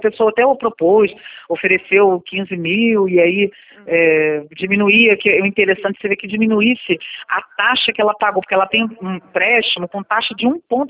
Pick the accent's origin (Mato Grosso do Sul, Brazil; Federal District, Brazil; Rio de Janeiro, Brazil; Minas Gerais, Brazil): Rio de Janeiro, Brazil; Eu sou do Rio.